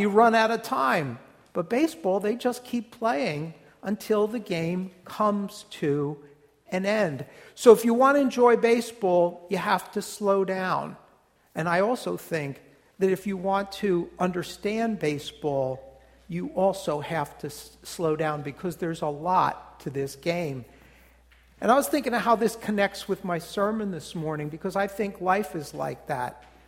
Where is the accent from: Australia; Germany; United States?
United States; New Jersey; accent: New Jersey; I just have to lose what's left of my New Jersey accent.